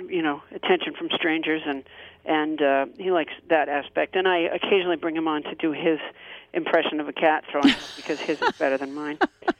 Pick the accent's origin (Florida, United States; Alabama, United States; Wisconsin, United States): Alabama, United States; Huntsville; born there; I was born in Alabama, and I consider it one of the greatest strokes of luck that my father, when I was born, the night I was born in Huntsville, Alabama, December 29th, he was in Sudbury, Massachusetts